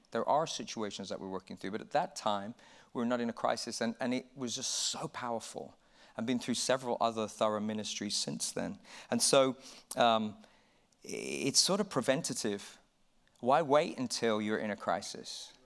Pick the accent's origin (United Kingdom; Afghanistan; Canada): United Kingdom; England; now in United States; We love, actually, as English, originally English, we're now American citizens, but previously English citizens